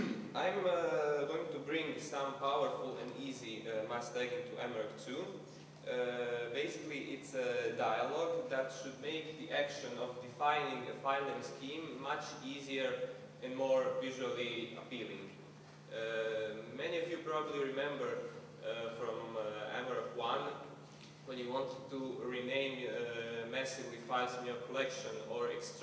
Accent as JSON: {"language": "English", "country": "Croatia", "said": "I'm from Croatia"}